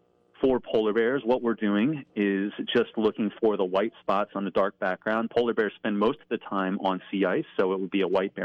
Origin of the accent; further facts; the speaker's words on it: Virginia, United States; moved away as an adult; Well, I'm originally from Virginia. I bounced around the country a little bit. I moved to Minnesota about 10 years ago